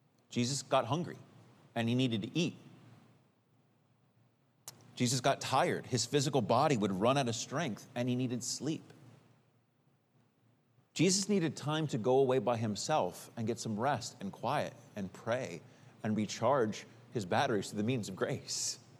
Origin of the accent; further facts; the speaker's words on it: Fresno, California, United States; I grew up in Fresno, California.